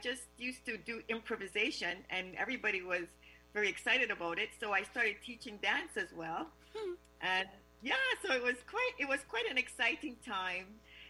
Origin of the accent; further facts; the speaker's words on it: Quebec, Canada; previous to that, I grew up on the West Island.